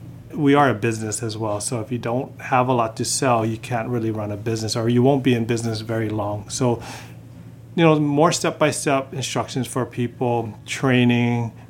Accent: Hawaii, United States; I'm from the Windward side, and I even asked my parents where they got mochi

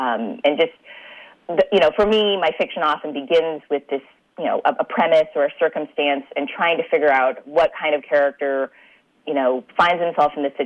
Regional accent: California, United States; the American-born daughter of Chinese immigrants growing up in the Bay Area.

